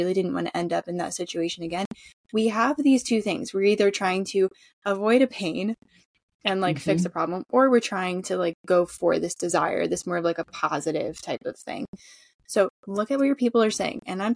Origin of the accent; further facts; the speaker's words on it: North Carolina, United States; I'm from North Carolina.